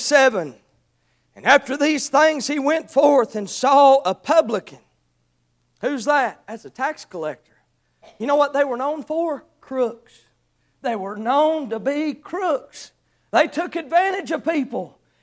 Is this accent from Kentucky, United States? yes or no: yes; Kentucky, United States; now in Tennessee, United States; Excuse my English. I'm from Kentucky. I live in Tennessee, but you pardon that.